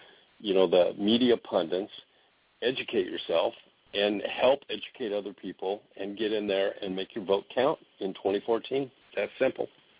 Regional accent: Oregon, United States; I grew up in Southern Oregon, and a lot of my family were from Oklahoma and Arkansas

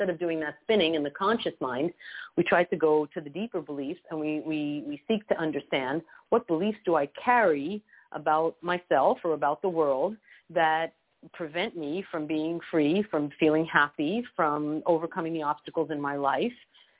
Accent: United States; now in Montreal, Canada; I'm American, but I've been living here for over 20 years

